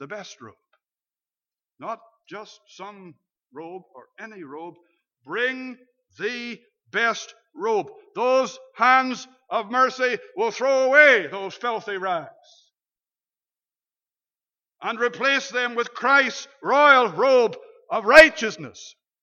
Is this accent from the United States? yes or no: no; Canada; I'm Canadian. My own people make fun of me. Imagine that. My people make fun of me in the way in which I pronounce Bangor.